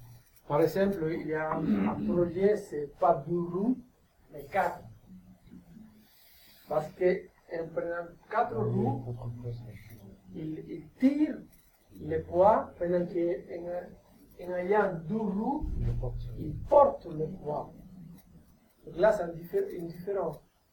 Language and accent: French; Cartagena, Bolívar, Colombia; je l'ai pris en Colombie, chez moi, en Cartagena d'Indias.